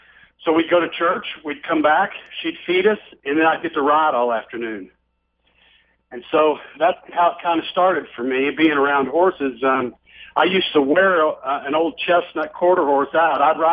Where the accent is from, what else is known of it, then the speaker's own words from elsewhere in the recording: Lexington, Kentucky, United States; also born or lived in Fort Chaffee, United States; No, I'm from Lexington.